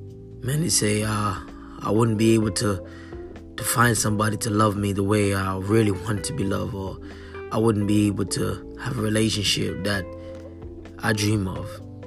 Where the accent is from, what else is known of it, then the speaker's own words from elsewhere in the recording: Montserrat; now in London, United Kingdom; You see, I grew up in Montserrat. And in Montserrat, it's like, it's so beautiful.